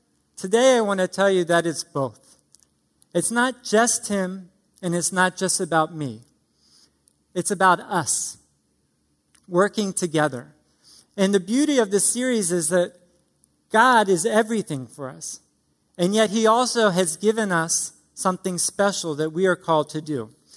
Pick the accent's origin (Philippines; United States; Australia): United States; Hockessin, Delaware; I'm a Delaware native, Newcastle County. I grew up in Hokesson, and I grew up in a nominal Catholic home.